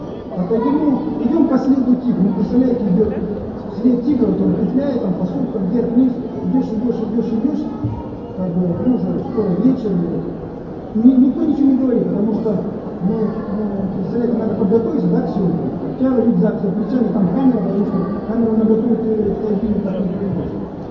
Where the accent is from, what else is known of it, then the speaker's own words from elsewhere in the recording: Khabarovsk, Khabarovsk Krai, Russia; Понимаете, я вот вырос в Хабаровске, да, я просто туризмом занимался, спортивным ориентированием, каждое воскресенье ездили на природу